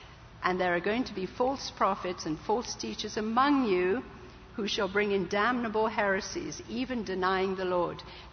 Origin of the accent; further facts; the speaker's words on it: India; I don't know if anybody's gone to a zoo growing up in India. I saw the roaring, hungry lions